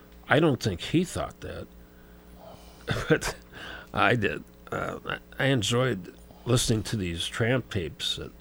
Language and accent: English; Richfield, Minnesota, United States; I was born in 1945. My parents, it was an accident, and I grew up in Richfield.